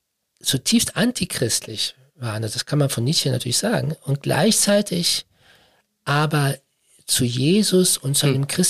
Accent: Switzerland; born there; Ich bin in der Schweiz geboren, aber mein Vater ist Italiener, meine Mutter war Deutsche, sie war protestantisch, aber irgendwie atheistisch, mein Vater war katholisch, aber irgendwie agnostisch.

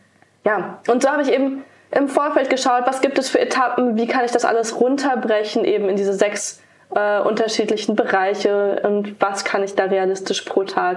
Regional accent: Bielefeld, North Rhine-Westphalia, Germany; ich komme ursprünglich aus Bielefeld.

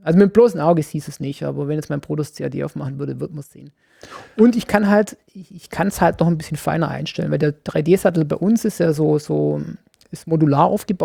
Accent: Baden-Württemberg, Germany; als Schwabe bist halt, sagst halt, nicht geschumpfen ist halb gelobt

